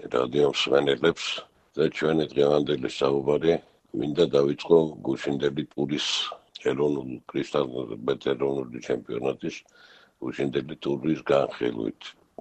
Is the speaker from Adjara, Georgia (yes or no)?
yes; Batumi, Adjara, Georgia; მე როგორც ბათუმელი გულშემატკივარი ვისურვებდი, რომ გამარჯვება ჩვენ მხარეს ყოფილიყოს.